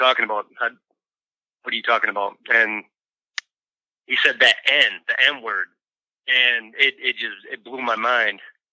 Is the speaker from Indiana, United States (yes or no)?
no; Grand Rapids, Michigan, United States; There was all different races and ethnicities in the area that I grew up in Grand Rapids.